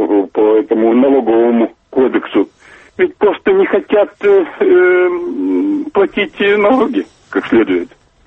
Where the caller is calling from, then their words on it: Germany; Я звоню вам из Германии